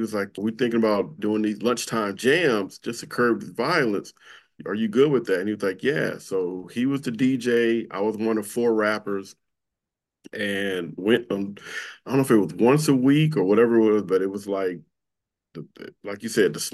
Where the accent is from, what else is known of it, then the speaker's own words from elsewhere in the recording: Compton, California, United States; Me, man, I grew up in Compton, right?